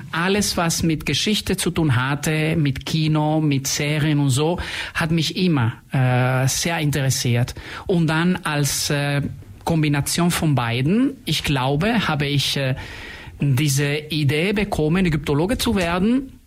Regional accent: Spain; German is a second language; moved away as an adult; also born or lived in France; also ich bin Spanier. Aber seitdem ich 21 Jahre alt war, habe ich nicht mehr in Spanien gewohnt

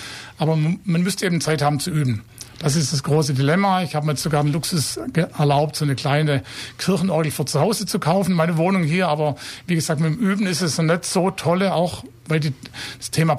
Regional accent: Heidenheim, Baden-Württemberg, Germany; Also wir kommen beide gebürtig aus Heidenheim.

